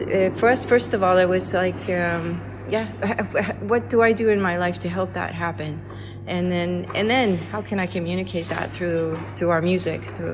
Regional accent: Los Angeles, California, United States; now in Italy; No, I'm from Los Angeles originally.

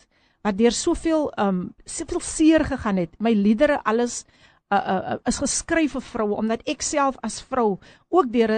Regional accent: Somerset West, Western Cape, South Africa; ek kom van 'n pragtige plekkie. Dit is my tuisdorp, dis waar ek gebore is, Somerset Wes.

